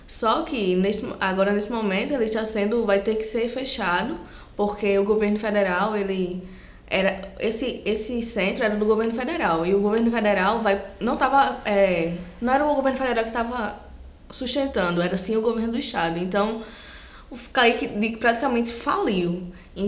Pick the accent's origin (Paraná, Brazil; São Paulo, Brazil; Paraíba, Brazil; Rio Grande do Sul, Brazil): Paraíba, Brazil; eu nasci em Mangabeira. Então, assim, quando era menor, não lembro muito. Mas que evoluiu, evoluiu muito. Aqui tá parecendo uma cidade. Mangabeira não parece mais um bairro, é uma cidade mesmo.